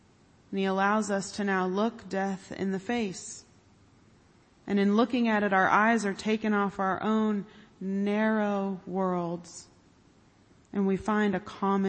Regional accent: Orlando, Florida, United States; and I grew up in Orlando, so this was one of the big interstates I had to learn to drive on

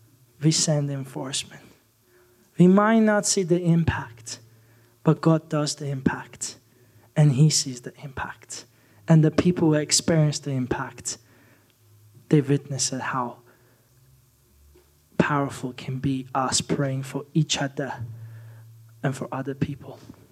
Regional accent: Iran; I grew up in Iran.

